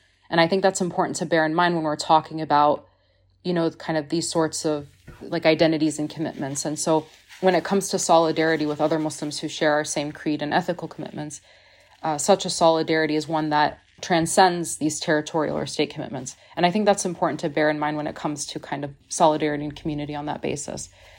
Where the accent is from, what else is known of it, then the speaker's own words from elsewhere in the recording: Missouri, United States; I'm a Palestinian descent and I grew up in Missouri. And I would say like my, you know, having grown up in Missouri or like very much like Midwestern background